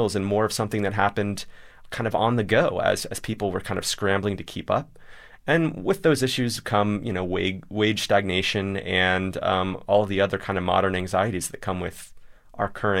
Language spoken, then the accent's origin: English; Texas, United States; I grew up in Texas, where car culture kind of reigns supreme, and it's just a natural part of being a teenager, being a kid, being an adult, too.